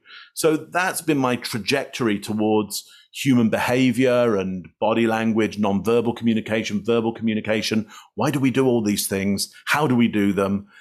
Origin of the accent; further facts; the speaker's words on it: England, United Kingdom; I come from England, so we're surrounded by coast.